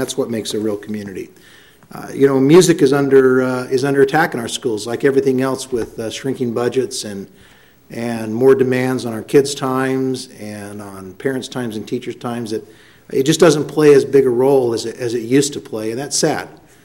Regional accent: Mesa, Arizona, United States; When I was growing up in the Mesa schools, it was one of the few places I know

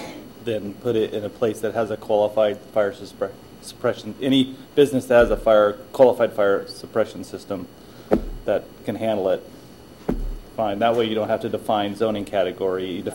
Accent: California, United States; I grew up in California, and we had those.

